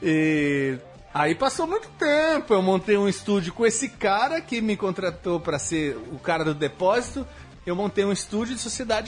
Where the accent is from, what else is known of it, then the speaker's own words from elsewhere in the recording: Sorocaba, São Paulo, Brazil; now in São Paulo, Brazil; E aí chegou uma hora que eu acabei saindo de lá e vindo pra São Paulo.